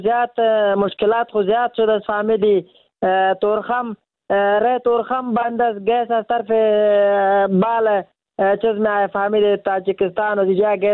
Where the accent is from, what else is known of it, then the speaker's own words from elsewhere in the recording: Afghanistan; چیست که تولید وطن خودم از افغانه خودم